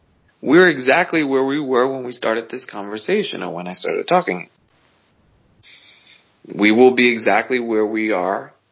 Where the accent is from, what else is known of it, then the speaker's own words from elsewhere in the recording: Bronx, New York, United States; But I grew up in the Bronx. I'm not going to pretend like I grew up like really poor and without nothing